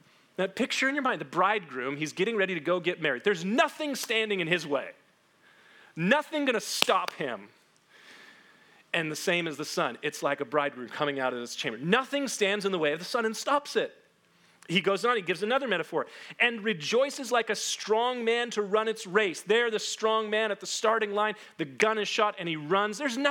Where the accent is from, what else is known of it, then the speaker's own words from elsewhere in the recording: United States; Now, I'm an American. That means I'm fluent in one language.